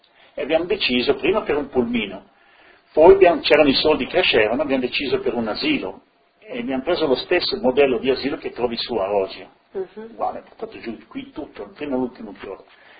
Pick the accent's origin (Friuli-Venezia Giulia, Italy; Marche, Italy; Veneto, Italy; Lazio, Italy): Friuli-Venezia Giulia, Italy; now in Switzerland; vai dappertutto, dici sono friulano, ma voi friulano lo senti, no?